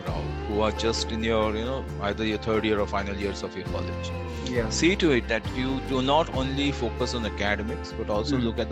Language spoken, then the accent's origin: English; West Bengal, India; Because I come from Bengal, and it's a very big thing over there.